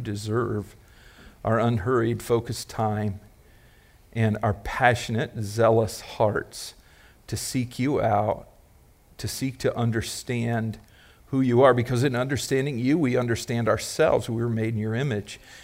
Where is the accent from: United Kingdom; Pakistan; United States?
United States; Ohio; For those of you who are new to our fellowship, I'm from Ohio, so...